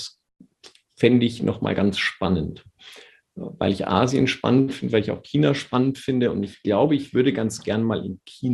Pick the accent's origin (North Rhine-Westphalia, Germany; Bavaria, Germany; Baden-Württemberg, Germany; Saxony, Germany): Bavaria, Germany; als Bayer kann man doch ein bisschen Skifahren